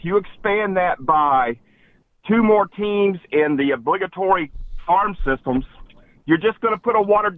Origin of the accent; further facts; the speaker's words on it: Florida, United States; I'm from the Tampa Bay area.